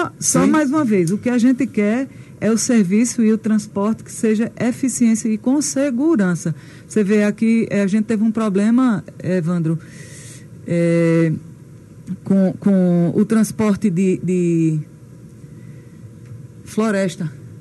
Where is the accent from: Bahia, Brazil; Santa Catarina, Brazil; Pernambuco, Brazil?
Pernambuco, Brazil; Serra Talhada; Hoje em Serra Talhada, eu sou de Serra Talhada, né?